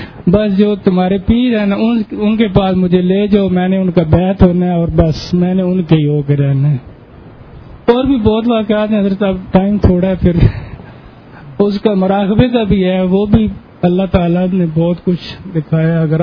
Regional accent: Chakwal, Punjab, Pakistan; میں چکوال سے آیا ہوں.

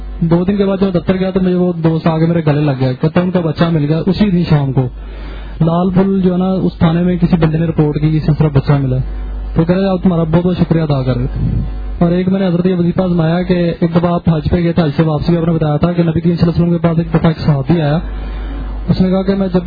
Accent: Lahore, Punjab, Pakistan; میں لاہور سے ہوں.

